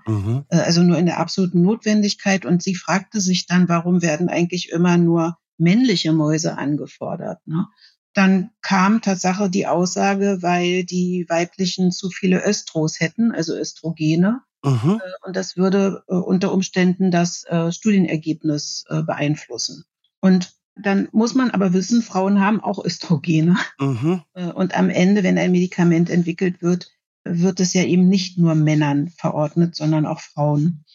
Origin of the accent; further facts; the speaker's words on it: Magdeburg, Saxony-Anhalt, Germany; Ich bin also in Magdeburg aufgewachsen, habe da die ersten 27 Jahre meines Lebens also im Osten verbracht